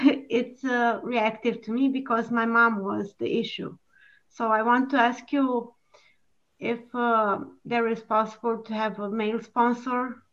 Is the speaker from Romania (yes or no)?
yes; Romania; English is a second language; from Romania, adult child.